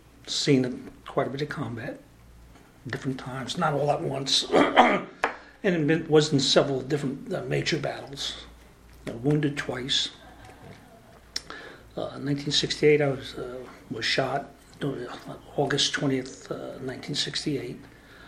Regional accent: Linden, New Jersey, United States; No, I grew up in New Jersey, Linden, New Jersey.

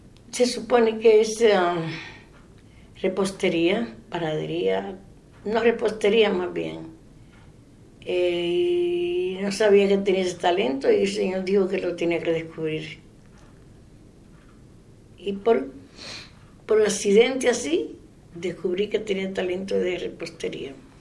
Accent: Dominican Republic; also born or lived in New York; now in United States; Yo soy dominicana. Vine a Estados Unidos en 1979. Viví en Nueva York con mis hijos y mi esposo

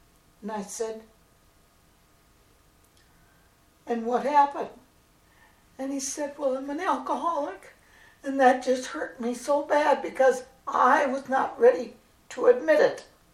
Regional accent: Salem, United States; I was a strong Lutheran. I grew up in Salem

